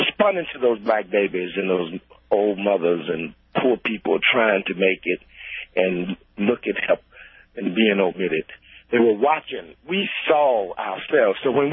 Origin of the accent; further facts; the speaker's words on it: Mississippi, United States; I'm a black man. I grew up in Mississippi.